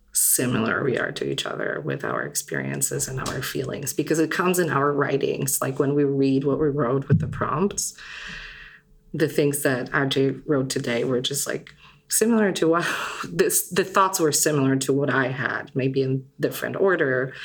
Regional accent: Poland; now in United States; growing up in Poland and always seeing myself in just regular TV on an everyday basis. But here in the United States

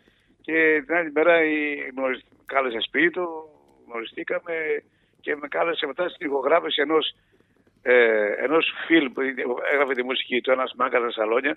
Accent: Douvia, Central Macedonia, Greece; Όχι στη Σουρωτή, στα Δουβιά, στο χωριό μου, στα Δουβιά.

